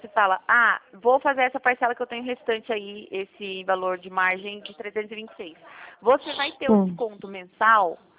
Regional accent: São Paulo, Brazil; eu sou do estado de São Paulo e estou ligando para vocês do Rio

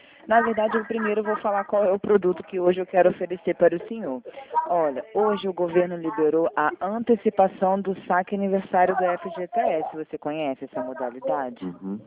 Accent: Cabo Frio, Rio de Janeiro, Brazil; now in Sorocaba, Brazil; Então, eu sou de Cabo Frio, região dos Lagos. Atualmente eu estou morando em Sorocaba, aqui, né, no interior de São Paulo.

